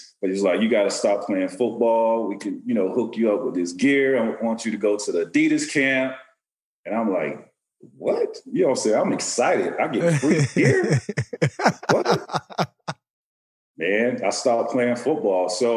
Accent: Florida, United States; So I grew up in Central Florida, and, you know, with my mom, my grandmother, and then I had an older cousin that got me involved in sports.

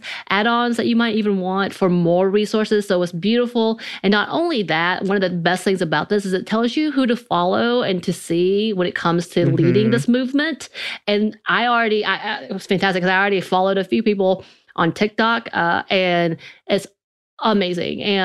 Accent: the South, United States; growing up in the South, in a very country and rural area

